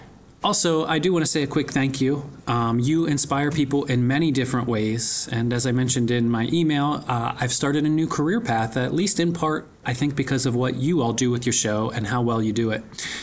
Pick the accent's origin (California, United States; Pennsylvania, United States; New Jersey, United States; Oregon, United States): Pennsylvania, United States; I am from Pennsylvania.